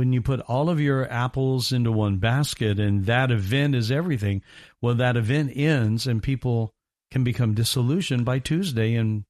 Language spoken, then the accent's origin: English; Indiana, United States; I grew up in Indiana, and I had two teams that I followed.